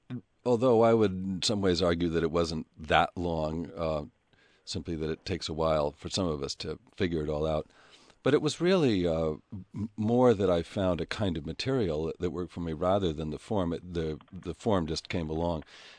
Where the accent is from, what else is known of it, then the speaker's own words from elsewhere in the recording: Massachusetts, United States; I grew up in outside Boston, and my father, as I say, was worked at Hope Mifflin in Boston.